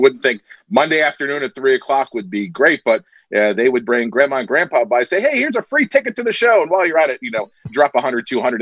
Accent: Delaware, United States; So I was living in Philadelphia because I'm originally from Delaware.

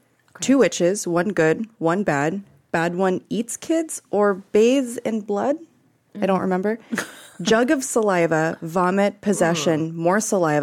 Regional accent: Philippines; because, I mean, I'm Filipino and so I get it.

